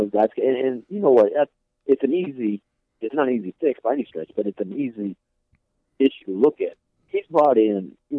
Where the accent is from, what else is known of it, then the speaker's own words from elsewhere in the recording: Maysville, Kentucky, United States; now in Tennessee; all I had to do was tell people I was from Maysville.